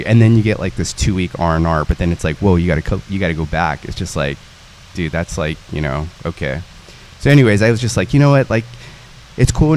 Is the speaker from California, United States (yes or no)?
yes; San Diego, California, United States; So the thing is I grew up here in San Diego, and I was stationed here for 10 out of the 11 years that I was in the Navy.